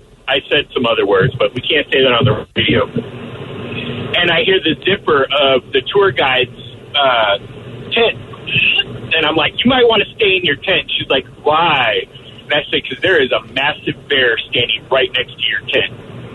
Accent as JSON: {"language": "English", "town": "Las Vegas", "region": "Nevada", "country": "United States", "said": "And, you know, I'm from Vegas, and I was kind of new to this gig."}